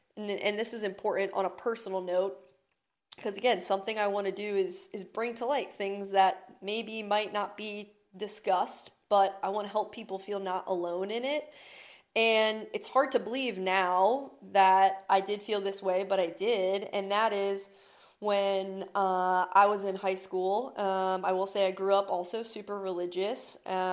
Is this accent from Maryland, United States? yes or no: yes; Crofton, Maryland, United States; I'm from Crofton, Maryland, which is essentially a suburb town in outside Annapolis.